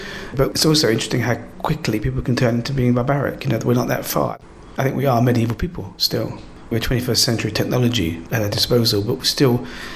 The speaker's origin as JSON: {"language": "English", "region": "London", "country": "United Kingdom", "said": "I'm from the East End. I don't think of myself as a Londoner in a way."}